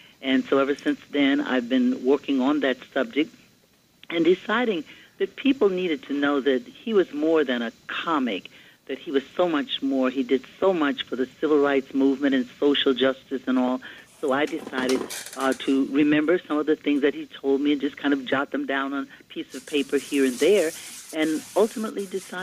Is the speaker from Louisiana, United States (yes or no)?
yes; Louisiana, United States; When I was running for the United States Congress in my home state of Louisiana some years ago